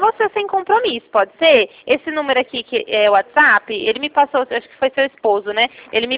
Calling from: Ribeirão Preto, São Paulo, Brazil; Eu falo aqui de Ribeirão Preto, estado de São Paulo

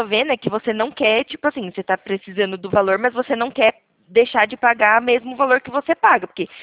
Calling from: Limeira, São Paulo, Brazil; eu falo aqui de Limeira, interior de São Paulo.

